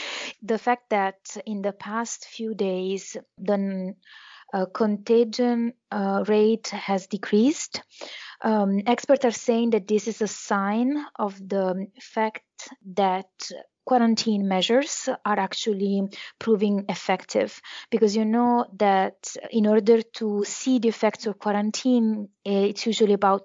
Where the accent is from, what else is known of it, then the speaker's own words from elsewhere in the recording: Italy; I'm a visiting fellow at the Center for United States and Europe at Brookings, and I come from Italy.